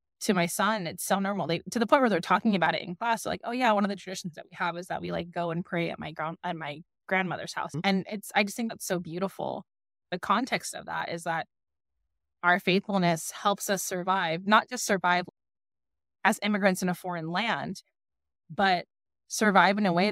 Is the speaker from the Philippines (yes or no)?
yes; Philippines; And it's not just the act of prayer, because we're Filipino, we eat so much.